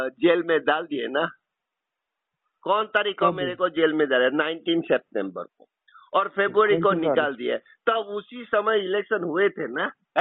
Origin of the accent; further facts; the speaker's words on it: Guwahati, Assam, India; Guwahati.